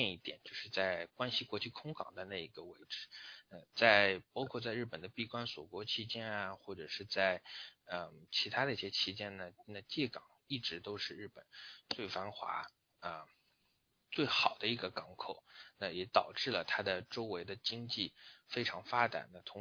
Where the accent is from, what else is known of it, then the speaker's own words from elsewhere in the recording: Shanghai, China; 那因为我是上海人嘛，所以我也会举例的话，就有点像上海话和普通话的一些区别